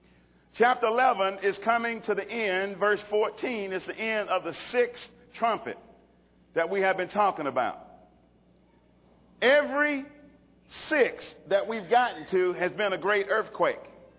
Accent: Alabama, United States; I was raised in Alabama. Prejudice is all get out.

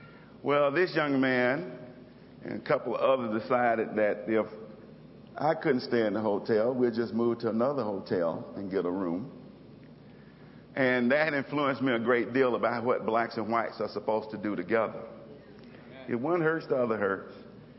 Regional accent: Anniston, Alabama, United States; I was raised in Anniston, Alabama, and he was raised in Gadsden, Alabama.

